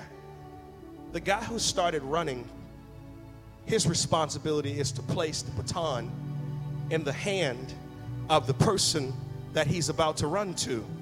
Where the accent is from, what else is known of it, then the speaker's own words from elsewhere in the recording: Dallas, Texas, United States; I'm from Dallas.